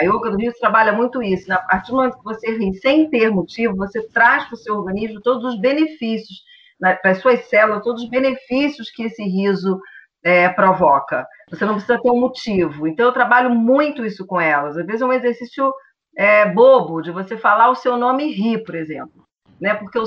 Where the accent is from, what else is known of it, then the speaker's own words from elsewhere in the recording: Rio de Janeiro, Brazil; Eu sou do Rio de Janeiro, mas vim aqui dirigir.